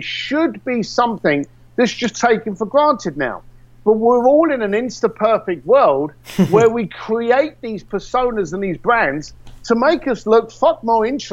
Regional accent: London, United Kingdom; I'm a bricklayer from East London.

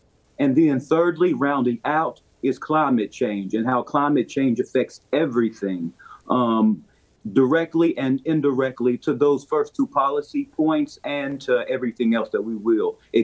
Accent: Bluefield, West Virginia, United States; I was born and raised in Bluefield, West Virginia.

